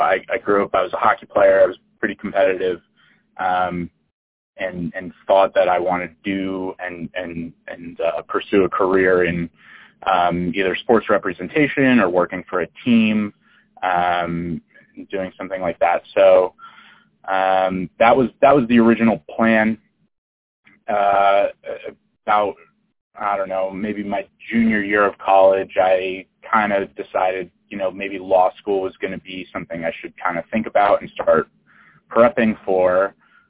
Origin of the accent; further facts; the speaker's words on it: New Jersey, United States; moved away as an adult; now in Los Angeles, United States; And I'm originally from New Jersey. I first came out to LA to go to USC.